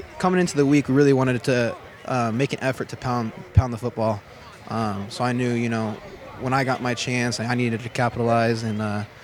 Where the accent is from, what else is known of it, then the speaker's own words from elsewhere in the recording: California, United States; I'm actually from California, so I'm used to, you know, hot weather and all that.